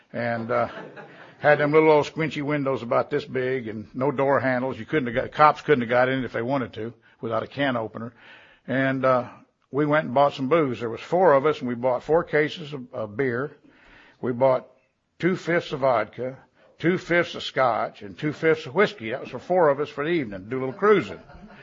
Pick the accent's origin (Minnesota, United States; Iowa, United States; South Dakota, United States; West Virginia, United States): South Dakota, United States; Watertown; born there; also born or lived in Tulsa, United States / Omaha, United States / Kansas City, United States; I was born in Watertown, South Dakota, and that's a good reason to drink.